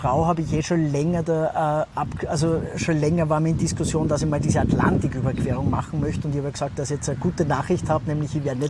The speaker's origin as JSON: {"language": "German", "region": "Salzburg", "country": "Austria", "tie": "born or raised there", "said": "Salzburg, meine Heimatstadt."}